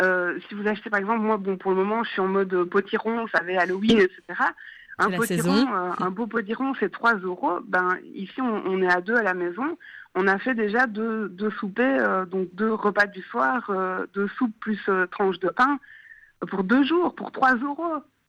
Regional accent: Belgium; Donc, je viens de Belgique, on appelle ça le souper, le repas du soir

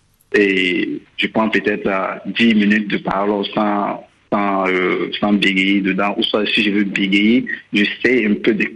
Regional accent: Burkina Faso; chez nous au Burkina, on dit, bon, si tu bégayes

